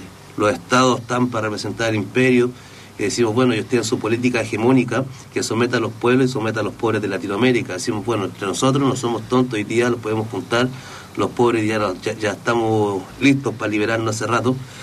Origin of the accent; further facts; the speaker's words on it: Chile; now in Argentina; nosotros que venimos de Chile